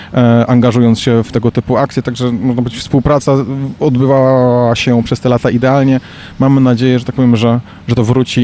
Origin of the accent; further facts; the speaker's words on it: Skórcz, Pomeranian Voivodeship, Poland; Zgadza się, ja również pochodzę ze Skurcza.